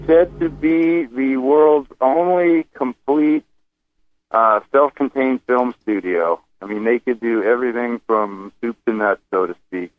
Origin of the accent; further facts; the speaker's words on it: Torrance, California, United States; I grew up in Torrance, like 20 miles south of the mouth of Laurel Canyon